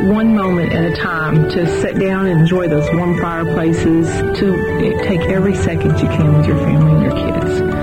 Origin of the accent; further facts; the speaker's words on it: Kentucky, United States; I grew up in Eastern Kentucky, so what I remember the most is growing up at Christmas with, you know, 30, 40 cousins and tons of packages around a tree